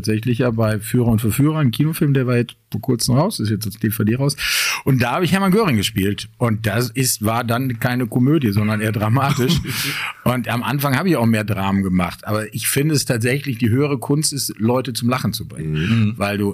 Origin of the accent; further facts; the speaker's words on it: Bottrop, North Rhine-Westphalia, Germany; now in Münster, Germany; Aber ist mal, Bottrop bleibt meine Heimatstadt, wird es auch immer bleiben.